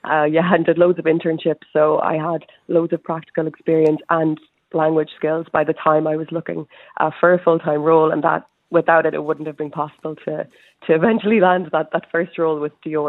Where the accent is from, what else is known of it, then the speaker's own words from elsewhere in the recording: Galway, Connacht, Ireland; I'm originally from Galway